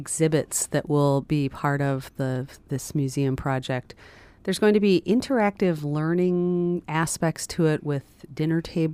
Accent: Wisconsin, United States; I grew up in Wisconsin where, of course, cheese, homemade sausage, pickled fish were big items.

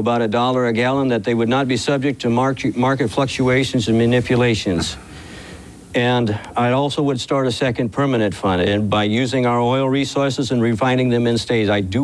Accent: Alaska, United States; born there; I was born in Alaska

